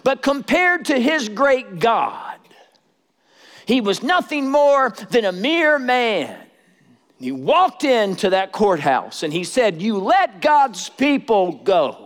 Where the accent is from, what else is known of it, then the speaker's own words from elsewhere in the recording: Kansas City, United States; I'm from Kansas City, and I'd just been here for a couple of years.